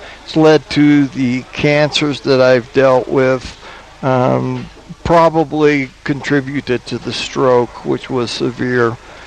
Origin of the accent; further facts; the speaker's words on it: Albuquerque, New Mexico, United States; I am born and raised in Albuquerque.